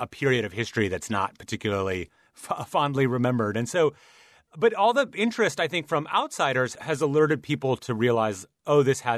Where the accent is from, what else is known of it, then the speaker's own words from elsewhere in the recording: Midwest, United States; like, I'm from the Midwest, and every year I'd go to the Minnesota State Fair